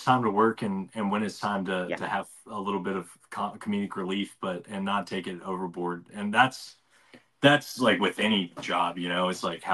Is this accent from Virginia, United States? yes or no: yes; Virginia, United States; the Shenandoah Valley, which is northwestern Virginia, it's not Nova. I don't want anybody to think I'm from Nova, because I could never claim that.